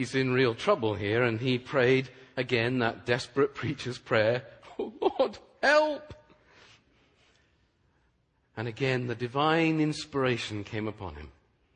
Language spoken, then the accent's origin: English; Wales, United Kingdom; now in United States; I came over here to the U.S. a little less than 5 years ago from Wales, which is where I and my family all come from.